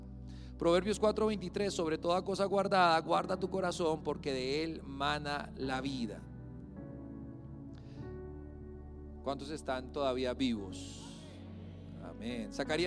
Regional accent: Champerico, Retalhuleu, Guatemala; born there; es que yo nací en Champerico y eso suena ají y eso suena duro

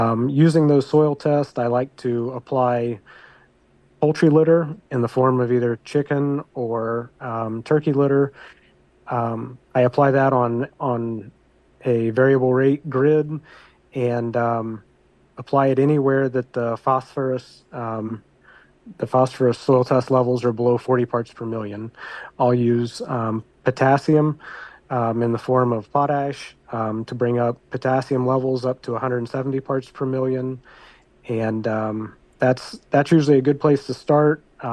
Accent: Indiana, United States; moved away as an adult; So my story is I grew up in Delaware County, just south of Muncie, Indiana, and I grew up on the farm and left in 1998 to go to Purdue.

